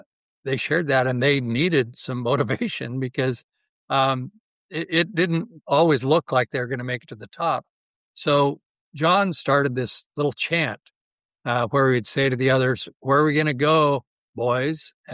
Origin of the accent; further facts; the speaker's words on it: Seattle, Washington, United States; Not to be too boastful of my hometown team, but I'm in Seattle, and the Seattle Seahawks this year have that synergy.